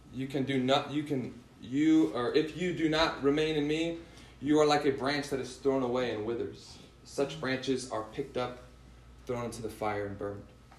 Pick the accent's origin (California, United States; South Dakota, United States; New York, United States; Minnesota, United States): California, United States; I didn't grow up in the church. I was born and raised in Central Valley and two loving parents, two brothers.